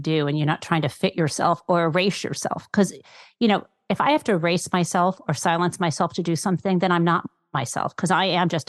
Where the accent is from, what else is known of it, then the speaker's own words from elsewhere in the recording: West Bloomfield, Michigan, United States; I grew up in West Bloomfield, sort of Bloomfield Hills area, except we were, this sounds so weird, like my father was a doctor, so you would think, okay, you know, Bloomfield Hills doctor, but we were like in, you know, West Bloomfield, not as fancy.